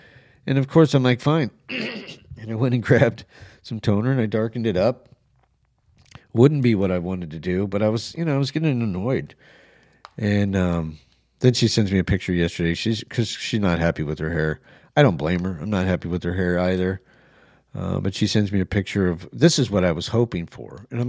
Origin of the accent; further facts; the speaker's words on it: New Mexico, United States; And of course, one of the people I grew up with in New Mexico, you know, had to go in there and start bad mouthing me.